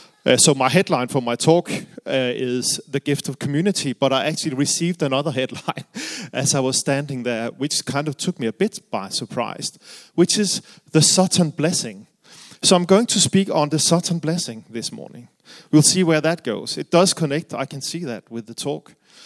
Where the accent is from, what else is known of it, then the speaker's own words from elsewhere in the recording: Denmark; English is a second language; moved away as an adult; now in United Kingdom; the reason for my accent is I am from Denmark, but I have been living here in the UK for more than 7 years now